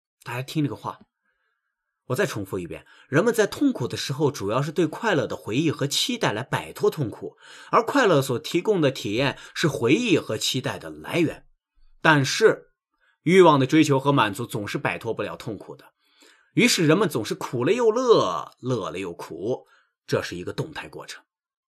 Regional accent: China; 因为我们中国人对佛学也比较熟悉嘛

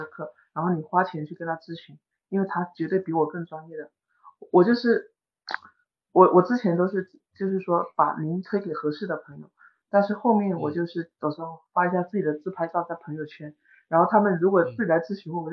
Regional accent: Fujian, China; 但是对于福建人来说，我是福建人，我从小是吃内脏长大的，让我天天吃我都不会腻的，我很喜欢吃内脏

